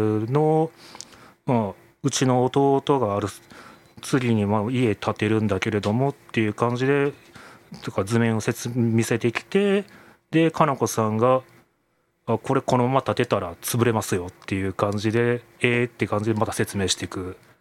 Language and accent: Japanese; Kyoto, Japan; 京都なんですけれども、なんか小さい頃に